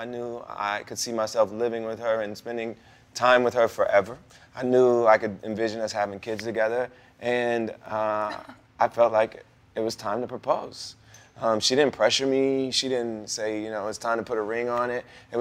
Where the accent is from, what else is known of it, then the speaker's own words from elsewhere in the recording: Ohio, United States; Yes, and my home state of Ohio, which was where I was born and raised, they fought for my family's freedom and eventually won it.